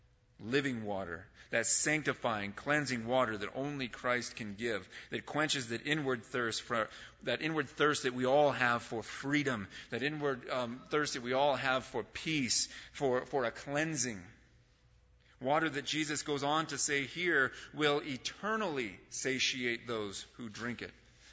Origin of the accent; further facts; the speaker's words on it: San Bernardino, California, United States; growing up in San Bernardino and in Mount Vernon and near the corner of Tijuana and 4th Street, hello.